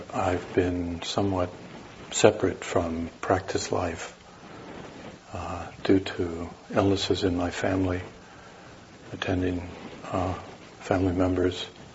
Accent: Wisconsin, United States; I'm from the Midwest, I'm from Wisconsin, and like Minnesota, it has many lakes, and there's lots of swimming, of course, but there's also lots of fishing. So I grew up fishing with my father and my older brother

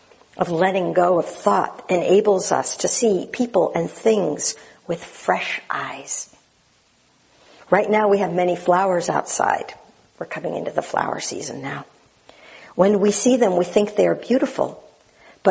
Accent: Japan; I was born in Japan and grew up in Japanese society, and I cannot be completely free of a Japanese way of thinking and behaving.

